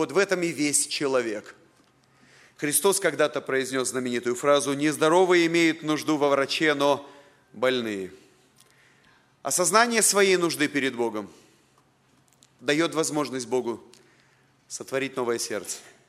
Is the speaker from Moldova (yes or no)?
yes; Chișinău, Moldova; я родился в Кишиневе и вырос